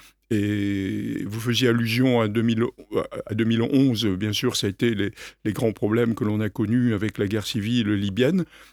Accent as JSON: {"language": "French", "country": "Algeria", "tie": "born there", "moved": "yes", "said": "je suis né en Algérie dans les années 50. Quand on est là-bas, on a un masque et des palmes dès qu'on a... dès qu'on sait marcher"}